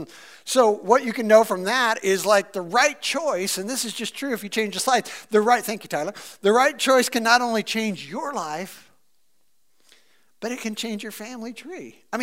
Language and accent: English; Missouri, United States; moved away as an adult; now in York, United States; I'm from Missouri, and we decided to move across the country to Baltimore, Maryland for a job